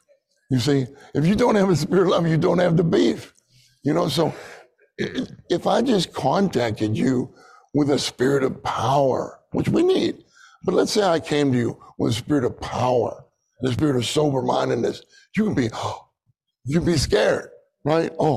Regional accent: Pittsburgh, Pennsylvania, United States; Dick Taylor and I grew up in Pittsburgh together, you know, Pittsburgh area.

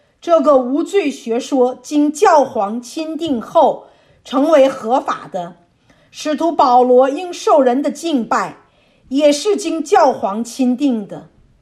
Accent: China; 好比我们中国人喜欢过端午节、中秋节，这些节日我们过惯了，非过不可

